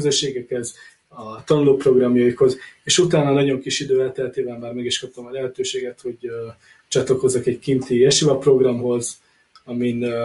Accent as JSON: {"language": "Hungarian", "region": "Budapest", "country": "Hungary", "tie": "born there", "said": "Budapesten születtem, 31 éves, és az otthoni közösségekben tanultam."}